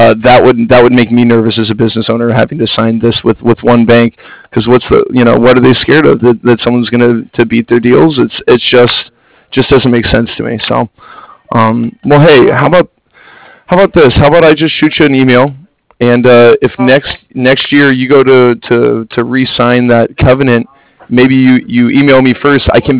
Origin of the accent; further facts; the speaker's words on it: Fort Lauderdale, Florida, United States; the only reason I say that is because I grew up in Fort Lauderdale, so I grew up a Miami Heat fan.